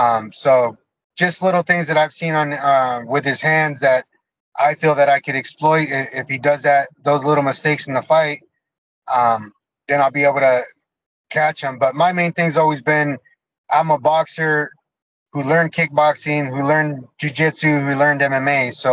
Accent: Menifee, California, United States; I grew up in Temecula. I grew up Menifee, but Temecula, Murrieta, Temescal, Lake Elsinore, all those areas are like wrestling background.

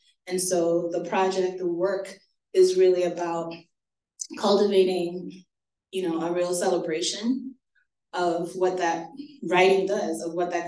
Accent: Trinidad & Tobago; now in Pittsburgh, United States; growing up as a Trinidadian, I did not see a lot of queer culture represented

